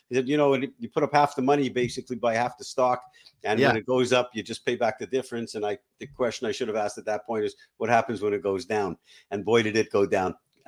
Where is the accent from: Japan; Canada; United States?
Canada; I grew up in Canada. I was living in Canada. I was 29 years old.